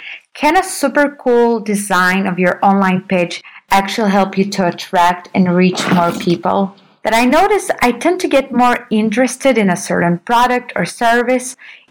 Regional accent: Russia; and I come from Russia.

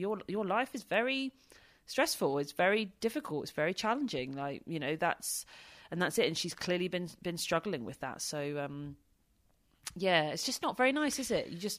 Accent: United Kingdom; And if you do that at the grass court season, what does that mean being a Brit?

